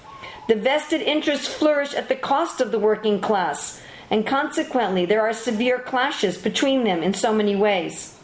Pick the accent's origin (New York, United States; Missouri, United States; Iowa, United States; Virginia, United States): New York, United States; New York City; I grew up in New York City in Manhattan. Of course, where I grew up in New York, my parents were very well-to-do, and I grew up right across from a park, right across from Central Park.